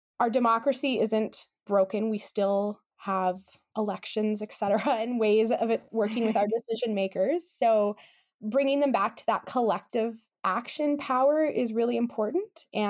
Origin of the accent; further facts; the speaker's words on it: Kamloops, British Columbia, Canada; I talk about how I grew up in Kamloops, which is a very dry place. There's sagebrush, it's a grassland community.